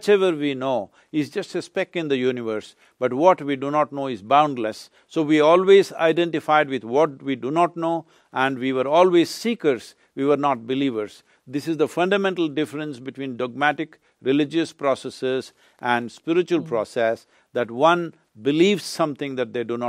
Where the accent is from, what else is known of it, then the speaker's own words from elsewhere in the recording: India; I'm not saying this with the pride of being Indian, which I am